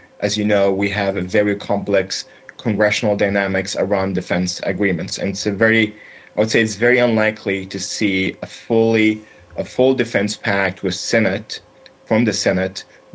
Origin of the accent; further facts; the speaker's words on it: United States; I'm speaking here as an American.